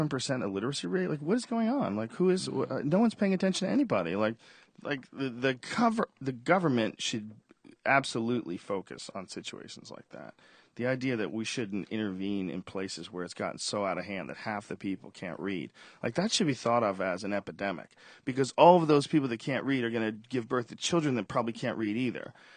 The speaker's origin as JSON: {"language": "English", "town": "Newton", "region": "Massachusetts", "country": "United States", "tie": "born or raised there", "said": "I grew up in Newton, a suburb."}